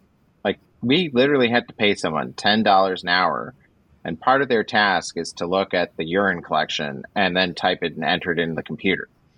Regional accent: Washington, United States; me being a good typist growing up outside of Seattle

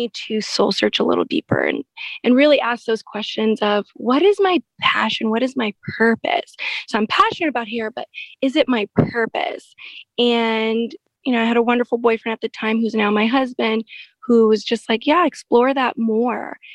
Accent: California, United States; So born and raised from the Inland Empire. So I always say I'm the princess from the Inland Empire.

